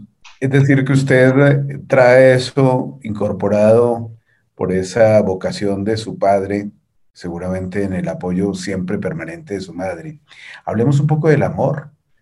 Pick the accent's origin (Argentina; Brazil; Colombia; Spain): Colombia; Bogotá; Yo soy de Bogotá también.